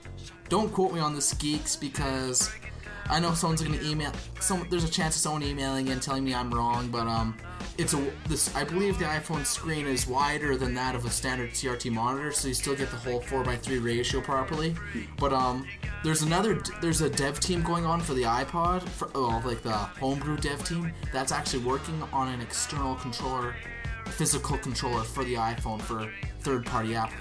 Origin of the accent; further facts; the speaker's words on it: Canada; they can't do shit because I'm Canadian. Can't cross the border